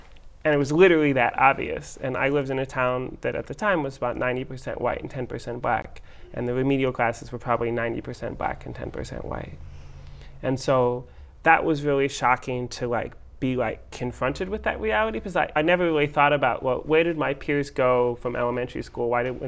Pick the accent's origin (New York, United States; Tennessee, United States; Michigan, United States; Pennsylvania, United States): Michigan, United States; Ann Arbor; I grew up in Ann Arbor, Michigan, and I have two brothers.